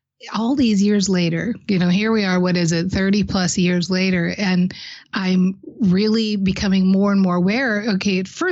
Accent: Minnesota, United States; I'm from Minnesota, and I was raised in Minnesota, and we have long winters here.

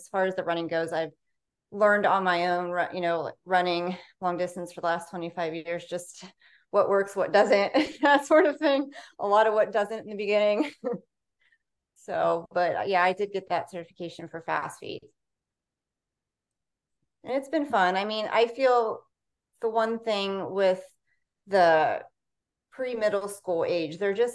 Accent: Beloit, Ohio, United States; also born or lived in Youngstown / upstate New York; I'm originally from Beloit, which is out near, I went to West Branch, so more country, only about a half hour from here, but I lived in the Youngstown area, minus the 1 year we were in upstate New York since 2004.

